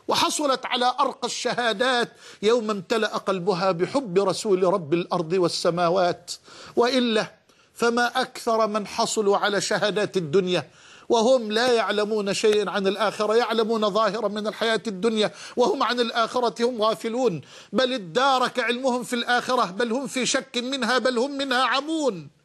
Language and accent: Arabic; Mansoura, Dakahlia, Egypt; في مركز عندنا في المنصورة يسمى مركز شربين،